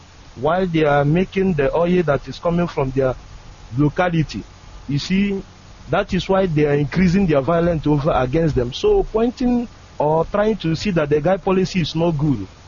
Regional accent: Ikeduru, Imo, Nigeria; now in Mumbai, India; I'm calling from Mumbai, India.

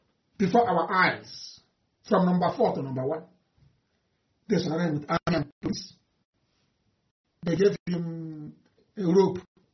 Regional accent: Ariamelu, Abia, Nigeria; now in Moscow, Russia; I'm from Ariamelu. Ariamelu in Ikuano Abia. I'm IPOB, if I remember, in Moscow, Russia.

